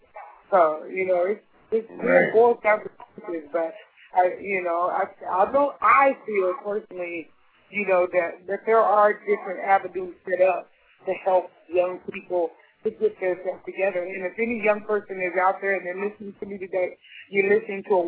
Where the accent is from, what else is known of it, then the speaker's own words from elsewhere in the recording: New Mexico, United States; Because when I grew up in New Mexico, there was a lot of white people, but I lived on the south side, so there was quite a few African Americans